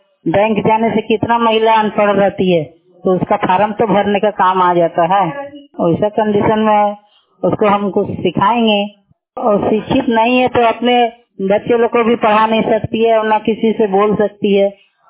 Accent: Nanaura, India; hello, मैं ननौरा गाँव के रहने वाली हूँ

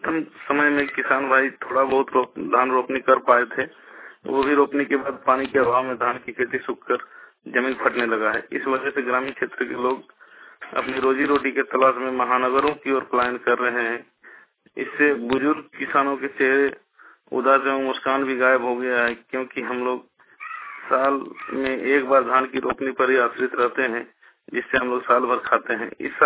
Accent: Chandangiri, Jharkhand, India; चंदनगिरी बोकारो से।

